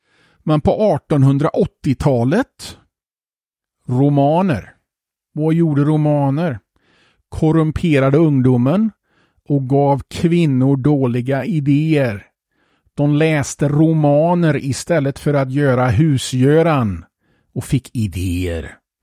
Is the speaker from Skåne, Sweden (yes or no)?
no; Södra Ryd, Västra Götaland County, Sweden; Jag kommer ihåg moralpaniken när jag var ung i Södra Ryd.